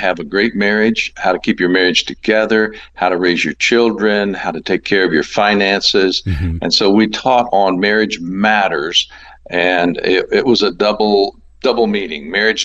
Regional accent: Springfield, Missouri, United States; also born or lived in Savannah, Georgia / Anchorage, Alaska; No, I'm not Alaskan. I was born in Savannah, Georgia, raised in Springfield, Missouri, and spent 43 and a half years in Anchorage, Alaska

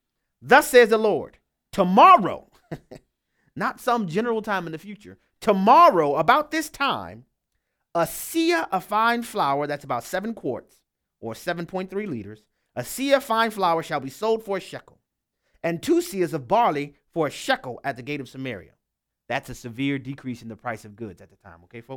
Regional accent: Louisiana, United States; to connect with people who are in Louisiana. Y'all know that's my home state.

